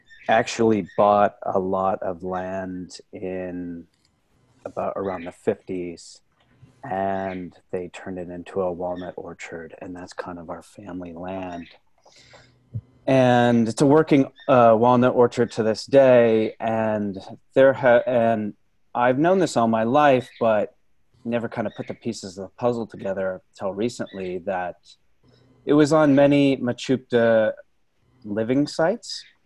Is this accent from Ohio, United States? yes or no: no; Chico, California, United States; Yeah, I'm from Northern California. I'm from Chico.